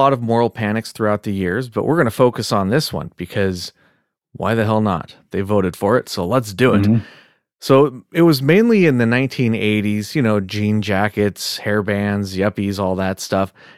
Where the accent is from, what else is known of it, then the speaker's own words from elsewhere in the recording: Diamond Bar, California, United States; Like, we were in a fairly blue-collar neighborhood, but we grew up in Diamond Bar, and it's not a rough area at all.